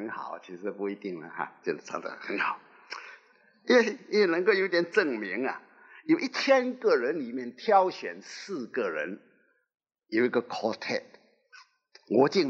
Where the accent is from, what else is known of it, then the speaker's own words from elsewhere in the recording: Fujian, China; 我们福建人唱诗还好啊